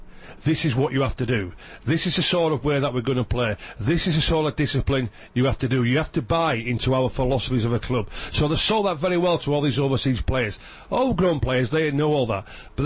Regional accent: Leeds, Yorkshire and the Humber, United Kingdom; I'm from Leeds, but still, I'm a black and white lad.

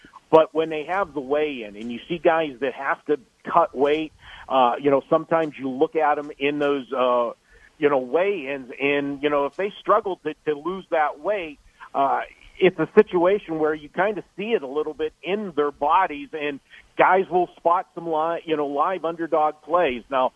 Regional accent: Pittsburgh, Pennsylvania, United States; My home state was Pittsburgh. I'm from Pittsburgh.

